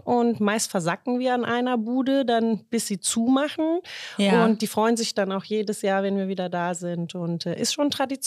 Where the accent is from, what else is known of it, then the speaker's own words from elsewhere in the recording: Baden-Württemberg, Germany; now in Osnabrück, Germany; warum ich nach Osnabrück gekommen bin, aus dem Schwarzwald.